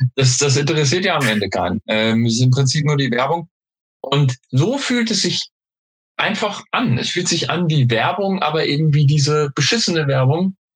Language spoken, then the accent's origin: German; Bingen, Rhineland-Palatinate, Germany; Geboren und in der Region aufgewachsen.